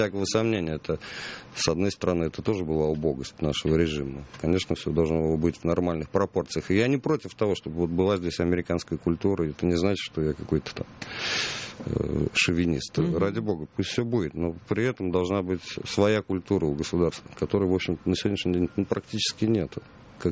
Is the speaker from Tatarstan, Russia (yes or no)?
yes; Kazan, Tatarstan, Russia; now in Moscow, Russia; я вырос в Казани, в Москву я переехал лет 15 тому назад.